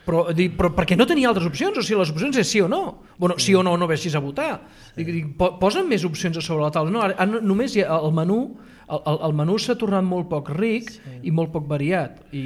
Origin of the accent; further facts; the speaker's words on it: Catalonia, Spain; soc català i soc d'aquí i veig les coses com les veiem aquí, però no sóc un extremista indepe.